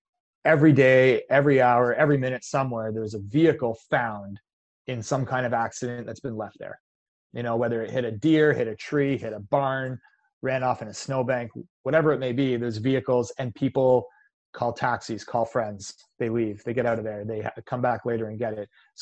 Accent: Canada; A kilometer, because I'm Canadian, right?

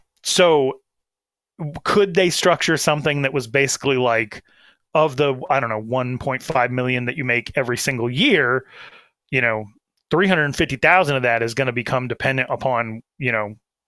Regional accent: Sheridan, Wyoming, United States; Robbie Ryan from my hometown in Sheridan, Wyoming

